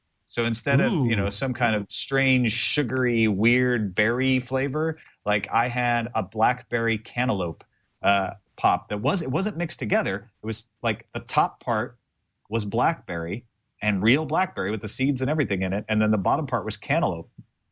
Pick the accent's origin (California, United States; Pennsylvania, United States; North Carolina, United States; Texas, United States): California, United States; Oakland; I said, I'm from Oakland.